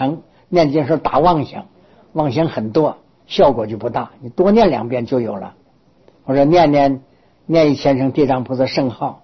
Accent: Northeast China, China; 过去我们东北那边有一个土法子

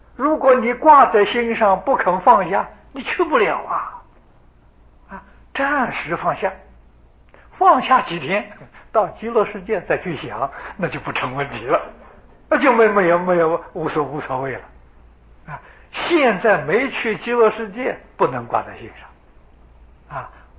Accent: China; 所以我们中国人叫做小时啊

